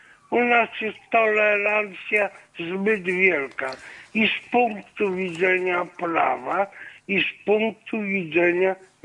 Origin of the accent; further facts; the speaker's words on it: Warsaw, Masovian Voivodeship, Poland; born there; bo ja też się urodziłem w Warszawie, że w latach 60. to by takie bójki były normalne